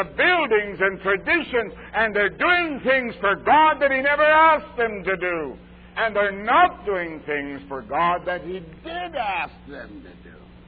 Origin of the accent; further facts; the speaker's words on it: Canada; which I often refer to being a Canadian, of the disintegration and the deterioration and the dissipation of the British Empire in my lifetime.